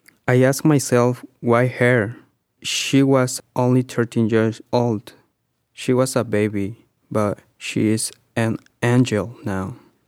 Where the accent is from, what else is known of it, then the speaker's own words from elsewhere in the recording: Mexico; I am from Mexico.